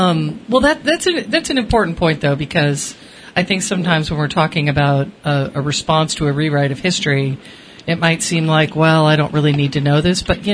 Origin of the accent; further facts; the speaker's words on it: United States; I grew up on the East Coast, so I learned all the Revolutionary War and all of that history.